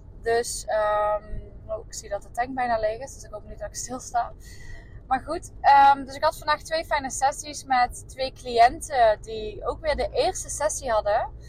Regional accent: Limburg, Netherlands; now in Eindhoven, Netherlands; Zelf woon ik in Eindhoven en mijn ouders wonen in Limburg. Dus ik ben opgegroeid in Limburg.

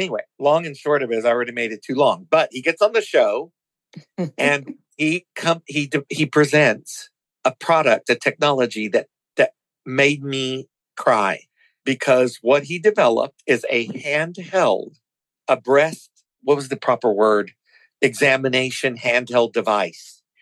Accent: Texas, United States; I grew up in Texas, and it's just bullshit.

